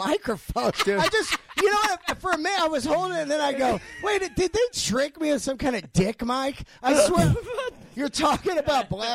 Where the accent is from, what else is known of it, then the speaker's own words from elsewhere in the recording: San Francisco, California, United States; I grew up in San Francisco, and I'm not gay.